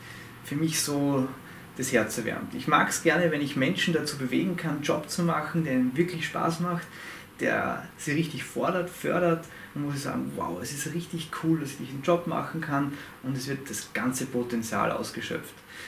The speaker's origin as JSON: {"language": "German", "region": "Salzburg", "country": "Austria", "said": "ich komme aus Salzburg in Österreich."}